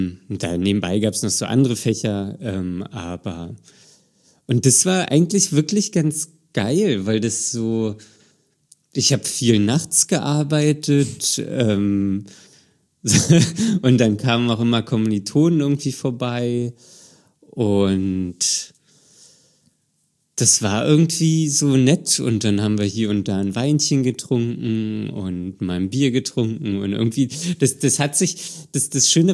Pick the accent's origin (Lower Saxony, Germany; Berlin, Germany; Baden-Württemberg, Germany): Berlin, Germany; meine Heimat Berlin ist.